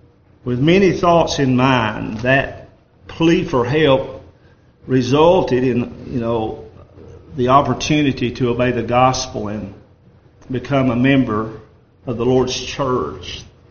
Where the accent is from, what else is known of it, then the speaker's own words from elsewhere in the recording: North Carolina, United States; I mean, I was raised in Avery County. I know about these hollers and hills.